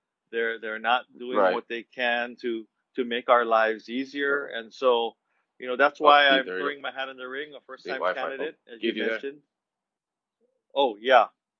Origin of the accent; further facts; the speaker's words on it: Hawaii, United States; But also, I mean, most importantly, I'm born and raised on Oahu. I've lived here most of my life, and I love Oahu.